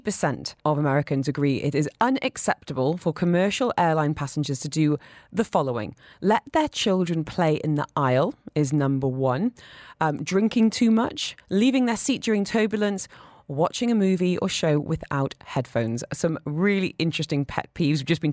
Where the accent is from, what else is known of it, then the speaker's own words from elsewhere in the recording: England, United Kingdom; because I'm English